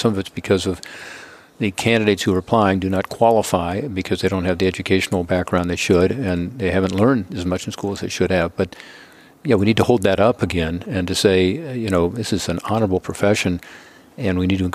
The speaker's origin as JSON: {"language": "English", "town": "Cincinnati", "region": "Ohio", "country": "United States", "tie": "born or raised there", "said": "I have a bridge in my hometown of Cincinnati."}